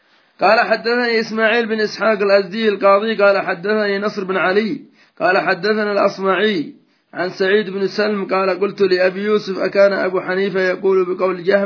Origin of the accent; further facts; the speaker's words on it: Yemen; وهكذا عندنا في اليمن حصل من الشر ما الله به عليم